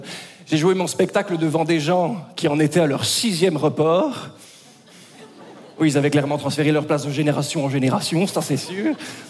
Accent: Belgium; je viens de Belgique.

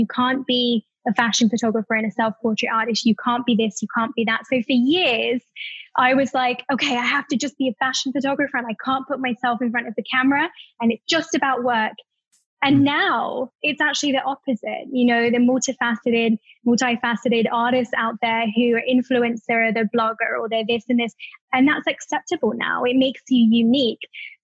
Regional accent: United Kingdom; being British, I'm also very honest.

